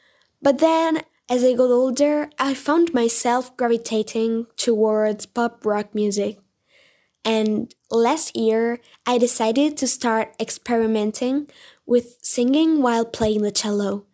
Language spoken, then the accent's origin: English; Italy; I'm 14, I'm from Italy